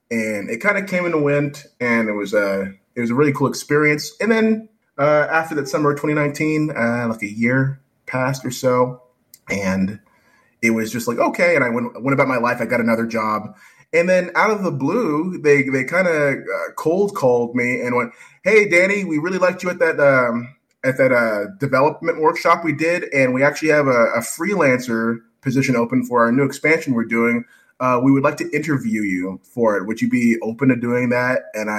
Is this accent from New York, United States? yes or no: no; California, United States; now in Fresno, United States; I need the sun because I'm from California. So I eventually made the decision, oh, if I'm working from home, and I'm just going to move back to California. So now I've relocated to Fresno.